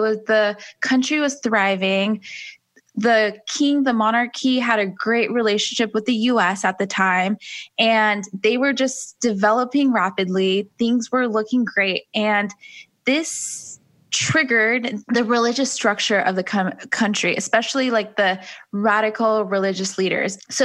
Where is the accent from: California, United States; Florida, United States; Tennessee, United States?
California, United States; Los Angeles; now in Huntington Beach, United States; So I live in Huntington Beach, California. I'm originally from LA and I am a self-love coach. My background is I'm Persian. My parents are both Iranian. I was born here.